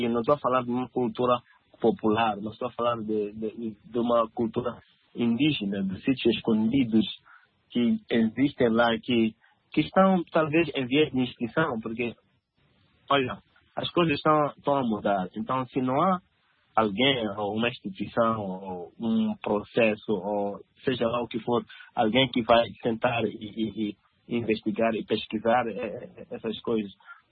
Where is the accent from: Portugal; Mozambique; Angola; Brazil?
Mozambique; now in Helsinki, Finland; eu e o Nelo e Zildo, Zildo, somos moçambicanos. Eu estou vivendo aqui em Helsinki